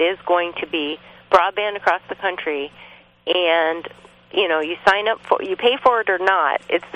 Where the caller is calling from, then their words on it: Olympia, Washington, United States; I'm calling from Olympia, Washington.